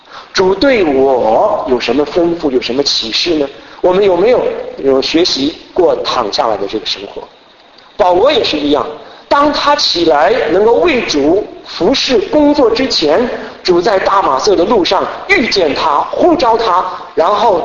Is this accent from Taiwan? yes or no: yes; Taiwan; 我就想起我小的时候在台湾的时候